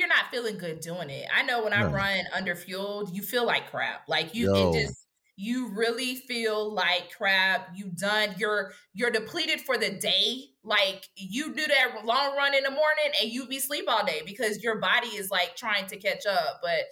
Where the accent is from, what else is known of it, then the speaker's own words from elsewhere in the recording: Atlanta, Georgia, United States; So that's how I get down these roads. And I'm from Atlanta, so it's a lot of like.